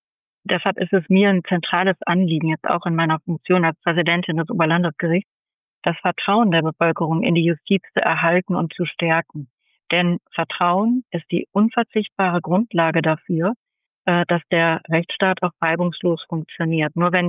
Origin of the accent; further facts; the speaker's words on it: North Rhine-Westphalia, Germany; Ich komme aus dem Ruhrgebiet, da bin ich groß geworden. Ich komme auch eher aus einer Arbeiterfamilie, wenn ich den Begriff gebrauchen darf. Meine Eltern waren keine Akademiker.